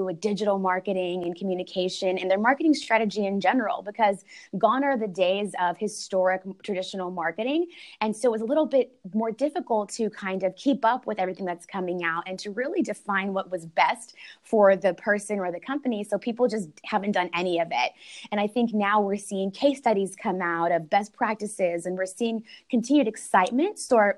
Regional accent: Dallas, Texas, United States; I was born and raised in Dallas.

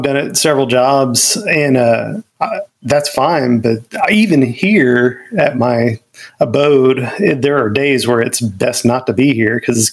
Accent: Memphis, Tennessee, United States; I grew up in Memphis, and it wasn't a big deal there. We had a lot of mosquitoes, but we didn't really have a ton of ticks. So, yeah, it was a learning curve for moving from Tennessee to Arkansas.

